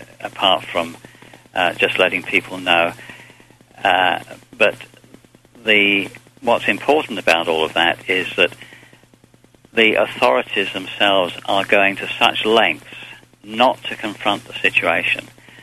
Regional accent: England, United Kingdom; Now, I'm an outsider. You can tell by my accent. I'm an Englishman

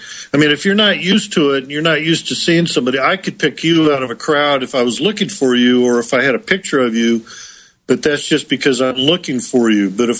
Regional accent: United States; Well, I'm an American here in Southern California, and I guess you guys are way down in the down under area, aren't you?

